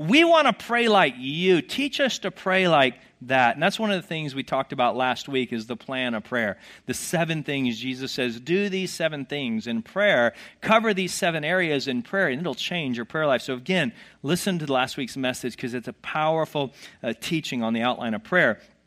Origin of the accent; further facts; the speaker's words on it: the South, United States; I grew up in the South, and so one of the things I was taught is God is this cosmic cop in the sky